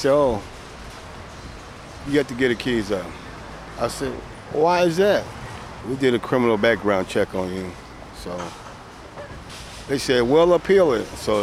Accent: Berkeley, California, United States; I grew up on the White Way in McGee. I went to Berkeley High, got a baseball scholarship to play for the Oakland A's.

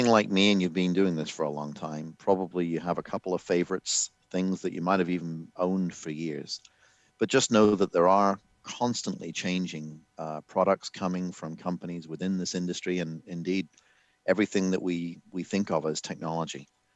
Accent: England, United Kingdom; So I am from England originally

